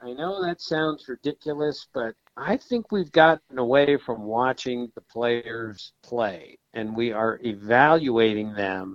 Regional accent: Maryland, United States; And I did, of course, keep my eye on the Orioles because they were in my home state.

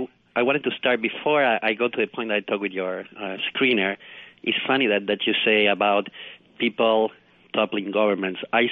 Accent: Argentina; That means I'm from Argentina personally

